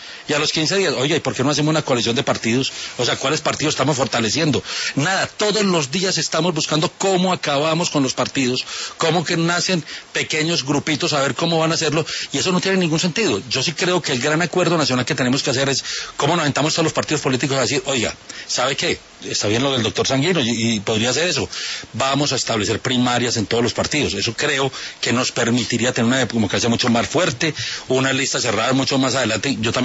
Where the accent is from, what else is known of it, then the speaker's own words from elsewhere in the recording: Antioquia, Colombia; yo hablo como antioqueño